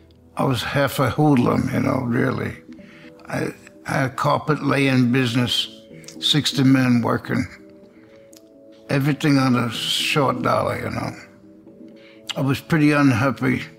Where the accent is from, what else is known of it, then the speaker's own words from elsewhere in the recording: Queens, New York, United States; born there; I was born in Corona, Queens, New York. I had the greatest parents.